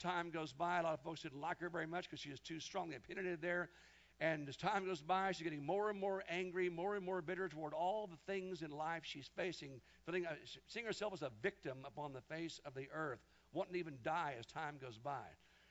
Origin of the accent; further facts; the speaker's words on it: Kansas, United States; In the church I was raised in Kansas, this young lady in her teens, about 17 years old now, she'd gone through a very, very rough life.